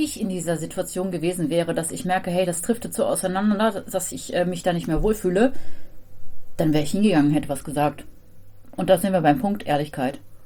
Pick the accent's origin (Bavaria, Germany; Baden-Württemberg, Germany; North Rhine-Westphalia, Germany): Baden-Württemberg, Germany; aber ich komme halt aus dem Schwarzwald und ich hatte halt nichts.